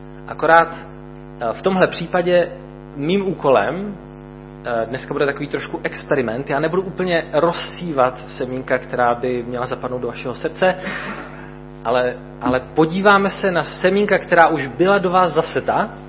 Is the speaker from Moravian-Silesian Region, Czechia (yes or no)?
no; Litomyšl, Pardubice Region, Czechia; z Litomyšle. Mojí službou v Litomyšli je mluvit k mladým. Jsem vedoucí mládeže.